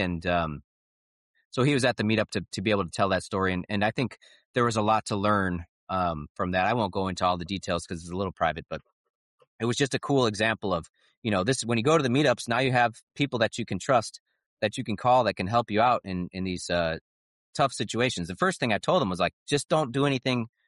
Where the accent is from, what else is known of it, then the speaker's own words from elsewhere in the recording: Michigan, United States; And this is my hometown meetup of the Southwest Michigan meetup.